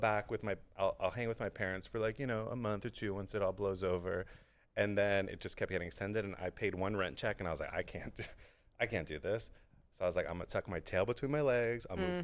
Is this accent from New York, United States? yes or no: yes; New York, United States; also born or lived in Los Angeles; But I grew up in New York, and then I lived in L.A. to pursue comedy.